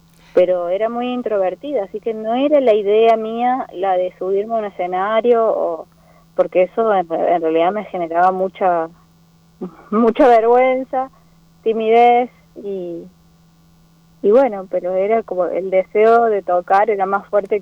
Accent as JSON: {"language": "Spanish", "town": "La Carolina", "region": "San Luis", "country": "Argentina", "tie": "born or raised there", "said": "Nací acá en San Luis Capital, pero bueno, vivíamos en el campo. Entonces mi mamá vino, me tuvo en la ciudad, pero vivíamos en el campo, en las inmediaciones del pueblito, La Carolina se llama el pueblo, está a 80 kilómetros de San Luis."}